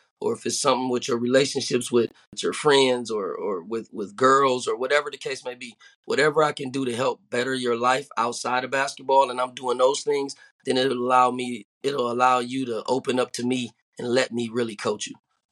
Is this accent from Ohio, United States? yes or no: yes; Toledo, Ohio, United States; I grew up in Toledo, went to St. Francis de Sales High School.